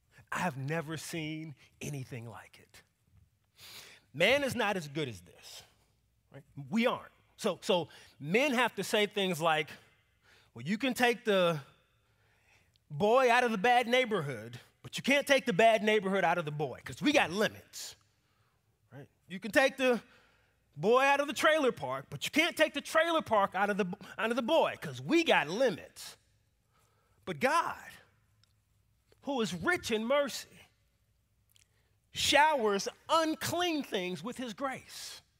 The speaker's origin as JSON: {"language": "English", "region": "the South", "country": "United States", "tie": "born or raised there", "said": "I didn't grow up in perfect culture. I grew up in America. In the South, on the West End, not the good part of town."}